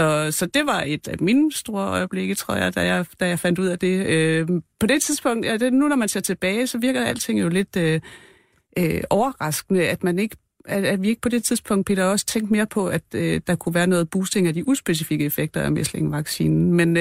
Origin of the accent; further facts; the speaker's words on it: Region of Southern Denmark, Denmark; Nej, jeg er en pige fra Fyn, så nej.